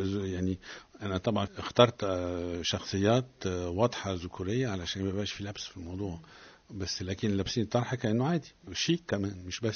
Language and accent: Arabic; Egypt; أولا أنا مصري، فأنا حبيت أكلم الناس بشكل مصري